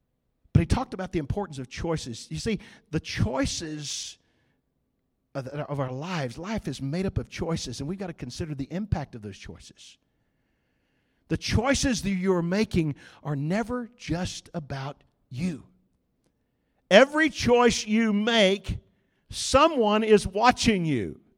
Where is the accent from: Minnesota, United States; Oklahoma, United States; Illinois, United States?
Oklahoma, United States; which was a little bit like a foreign country to us growing up in Oklahoma.